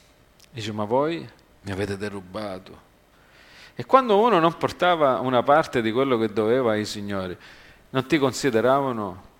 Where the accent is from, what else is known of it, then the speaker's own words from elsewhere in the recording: United States; Io sono cresciuto in America, però ho fatto qualche anno qua, ho imparato qualcosa.